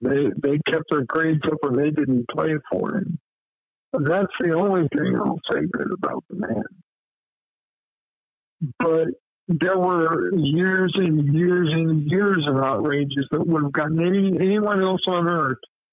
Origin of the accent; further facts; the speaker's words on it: Muncie, Indiana, United States; In the 1950s, 60s, and 70s, when I was coming up, oh yeah, because I was from Muncie